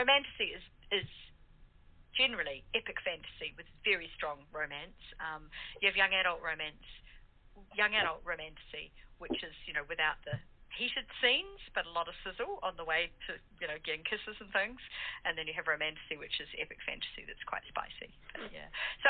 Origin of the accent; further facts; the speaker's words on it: New Zealand; accent: New Zealand; I can get a twang in there. I'll just stick with my Kiwi accent.